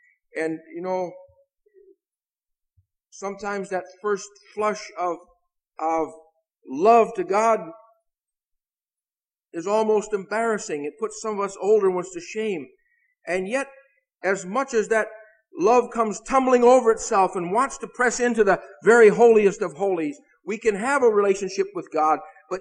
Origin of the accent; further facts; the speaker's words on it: Midwest, United States; now in New England, United States; I like New England. I'm originally from the Midwest.